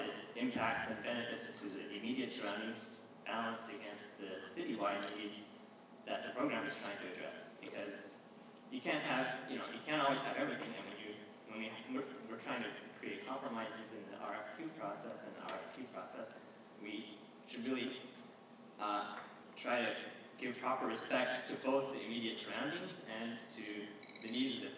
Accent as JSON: {"language": "English", "region": "California", "country": "United States", "said": "from the Ingleside."}